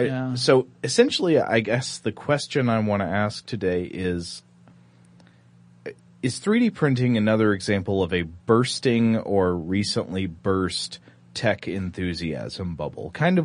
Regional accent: Tennessee, United States; a flat thing in the shape of the state of Tennessee, which is my home state.

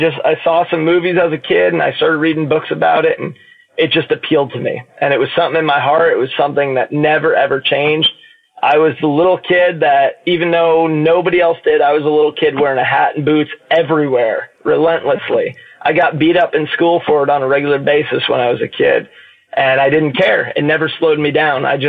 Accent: New York, United States; I was born on Eastern Long Island, out on the very end of the island. It was farm country where I grew up.

